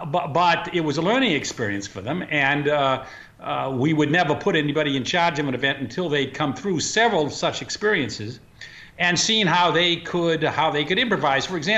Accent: Boston, Massachusetts, United States; now in New York, United States

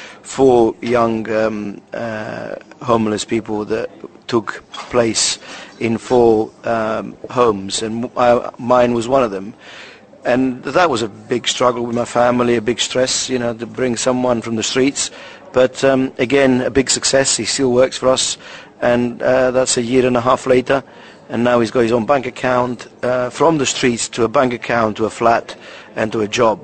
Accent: Italy; born or raised there; English is a second language; now in London, United Kingdom

